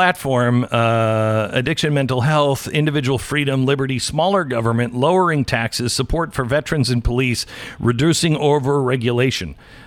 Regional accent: Washington, United States; because I grew up in Washington State, and Seattle's always been crazy

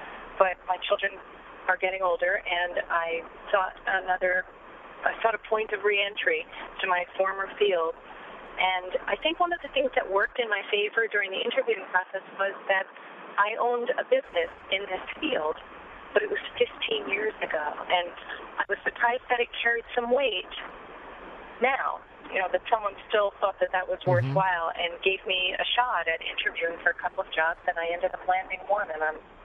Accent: Westfield, New Jersey, United States; I'm from Westfield, New Jersey.

